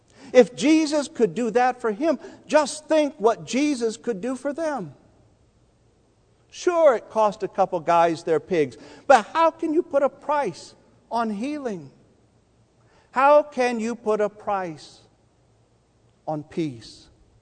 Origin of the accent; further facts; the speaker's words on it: Midwest, United States; Growing up in the Midwest, this little detail bothers me.